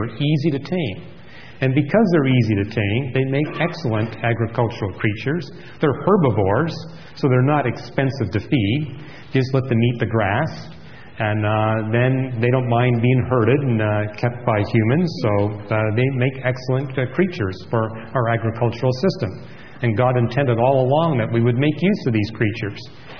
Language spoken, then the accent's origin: English; Canada; And again, I grew up in Canada, and I would often have, as I was walking to the telescope there, these pack of wolves that would follow me.